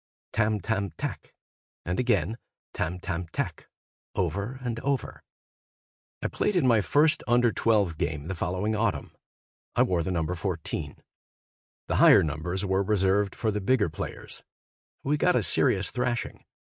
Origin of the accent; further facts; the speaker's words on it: Hagen, North Rhine-Westphalia, Germany; I grew up in Hagen in the Ruhr Valley, and basketball was pretty much the only sport in town.